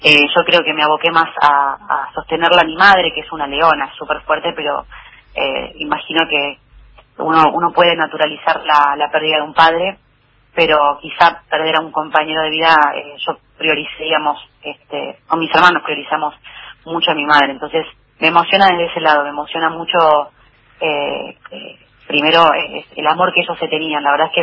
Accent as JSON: {"language": "Spanish", "town": "La Lucila", "region": "Buenos Aires Province", "country": "Argentina", "tie": "born there", "said": "Mis padres vivían en la época donde yo nací, en la Lucila. De hecho … porque nací en la Lucila, aclaro."}